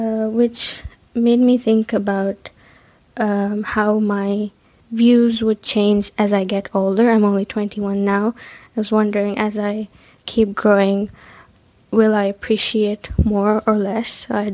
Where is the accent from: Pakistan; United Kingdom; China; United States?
Pakistan; English is a second language; now in Istanbul, Turkey; I called in before and you guys asked me where I'm from. I'm from Pakistan, but I live in Istanbul.